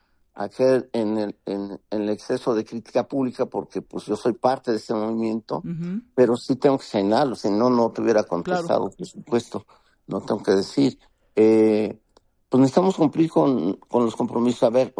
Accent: Texcoco, State of Mexico, Mexico; Toda mi vida he estado en el Estado de México. Nací en el Estado de México, nací en Texcoco, desde aquí te estoy contestando la llamada.

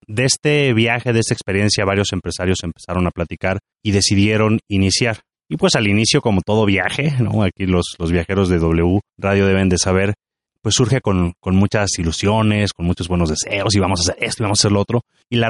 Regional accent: Chiapas, Mexico; Yo digo que los chiapanecos no somos aquellos que nacimos en Chiapas o hijos de padres chiapanecos

